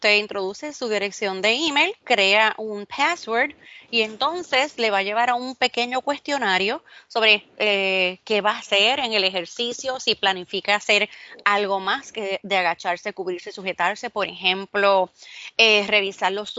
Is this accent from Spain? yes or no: no; Mayagüez, Puerto Rico; vamos a entrar a Mayagüez, ¿verdad? Porque somos de Mayagüez.